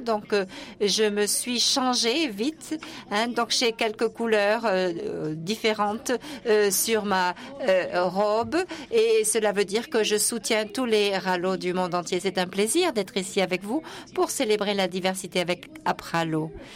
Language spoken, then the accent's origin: French; Malaysia; Et je suis moi-même de Malaisie.